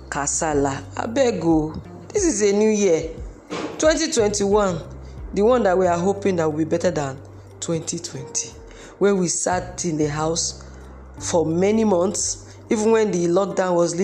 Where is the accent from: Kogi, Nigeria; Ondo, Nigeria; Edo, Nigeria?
Edo, Nigeria; Uromi; Even in my hometown in Uromi, when I was very small, I used to see Igbos in the market, Hausas in the market, people from Nupe, they have their tribal mark.